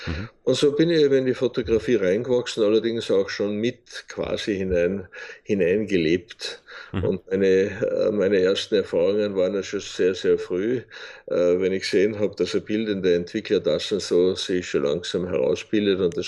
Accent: Bruck an der Großglocknerstraße, Salzburg, Austria; now in Thalheim bei Wels, Austria; Wohnen tue ich derzeit in Thalheim bei Wels, gebürtiger Salzburger. Aufgewachsen in einem winzig kleinen Dorf in Pinzgau, nämlich in Bruck an der Großglocknerstraße.

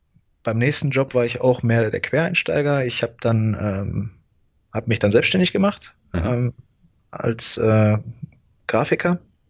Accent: Gelsenkirchen, North Rhine-Westphalia, Germany; wie du ja schon gesagt hast. Ich komme aus dem Ruhrpott in Deutschland, aus Gelsenkirchen. Ich bin 38 Jahre jung

